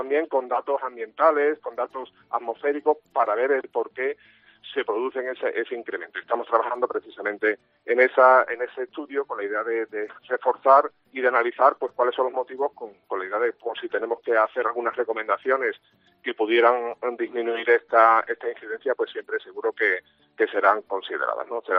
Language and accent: Spanish; Andalusia, Spain; nuestra forma de ser como andaluces